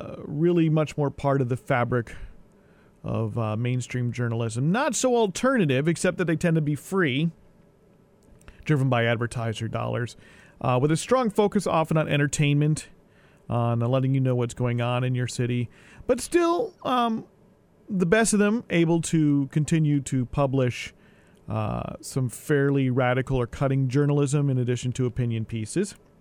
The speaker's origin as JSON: {"language": "English", "region": "New Jersey", "country": "United States", "tie": "born or raised there", "said": "ever since I first, I think, saw a copy of The Village Voice as a teenager growing up in New Jersey"}